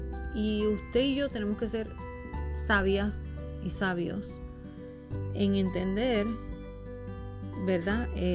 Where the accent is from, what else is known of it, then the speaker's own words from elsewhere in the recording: Puerto Rico; Soy puertorriqueña, así que si digo alguna palabra que para usted no es entendible, desde ya me disculpo